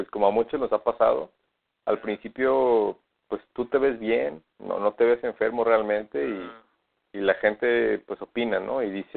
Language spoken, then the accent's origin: Spanish; Oaxaca, Mexico; now in Guadalajara, Mexico; originalmente yo soy de Oaxaca, pero yo no tengo familia en Oaxaca. Yo nací ahí y crecí ahí, pero mi familia por parte de mi mamá es del estado de Hidalgo.